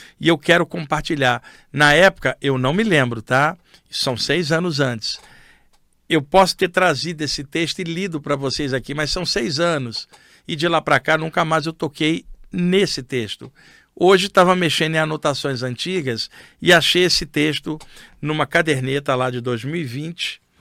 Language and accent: Portuguese; Rio de Janeiro, Brazil; Tinha uma expressão que era usada no Rio de Janeiro, onde eu cresci